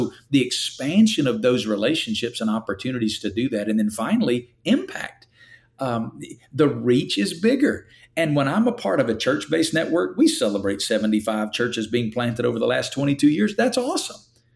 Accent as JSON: {"language": "English", "region": "Alabama", "country": "United States", "lives_now": "Western US", "said": "I'm from the Bible Belt, from Alabama, the South."}